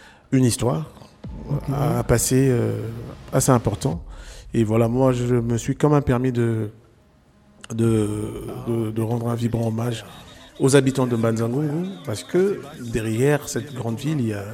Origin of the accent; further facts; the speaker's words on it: DR Congo; Chez nous, au Congo, on appelle ce genre de chansons des génériques